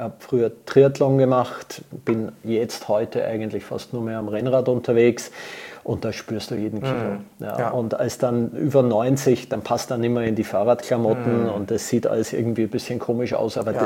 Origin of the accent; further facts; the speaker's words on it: Vienna, Austria; now in Frankfurt, Germany; gebürtiger Österreicher, hat man vorher gerade, komme aus Wien, lebe aber mein halbes Leben in Deutschland, Frankfurt.